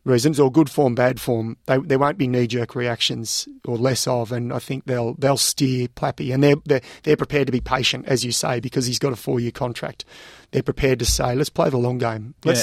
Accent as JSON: {"language": "English", "country": "Australia", "said": "I'm Australian"}